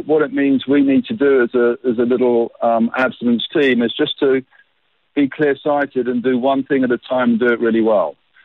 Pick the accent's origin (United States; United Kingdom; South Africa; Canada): South Africa; we're South African, we're proudly South African